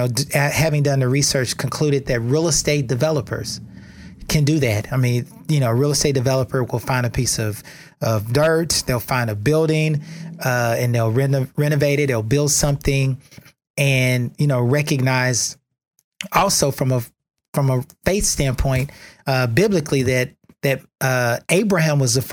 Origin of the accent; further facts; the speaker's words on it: Austin, Texas, United States; I grew up in East Austin back in the day when East Austin was more depressed.